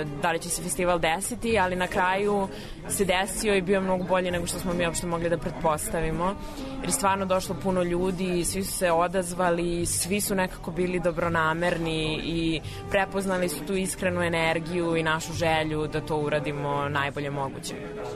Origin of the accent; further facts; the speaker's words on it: Belgrade, Serbia; ja sam iz Beograda